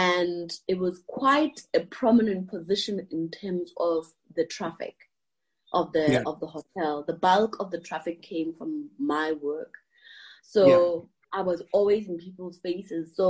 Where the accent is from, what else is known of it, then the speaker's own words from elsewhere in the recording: Lesotho; first language Sesotho; English is a second language; my native language, which is Sesotho from Lesotho.